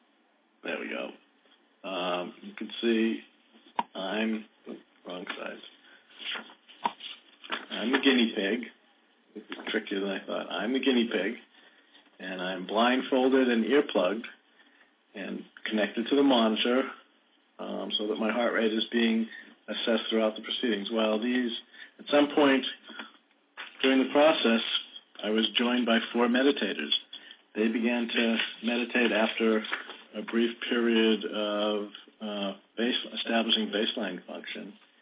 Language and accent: English; Boston, Massachusetts, United States; I'm from Boston, and as you may be aware, the Red Sox did pretty well in 2004